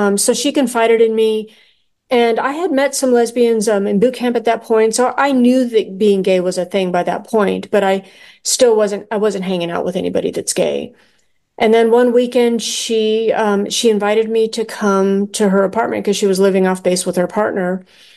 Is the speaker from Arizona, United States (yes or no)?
yes; Arizona, United States; I grew up in Northern Arizona.